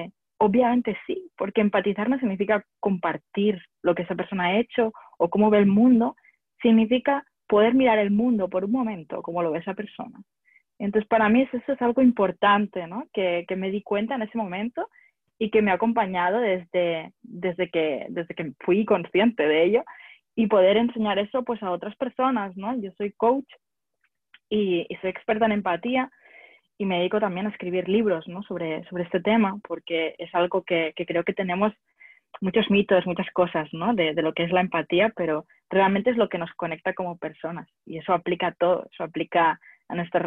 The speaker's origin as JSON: {"language": "Spanish", "town": "Barcelona", "region": "Catalonia", "country": "Spain", "also_born_or_lived": "France / London / United States"}